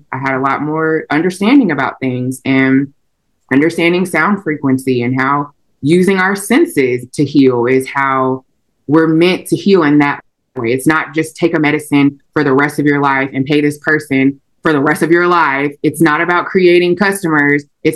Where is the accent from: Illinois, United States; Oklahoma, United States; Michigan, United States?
Oklahoma, United States; Tulsa; Like, I'm from Tulsa, Oklahoma.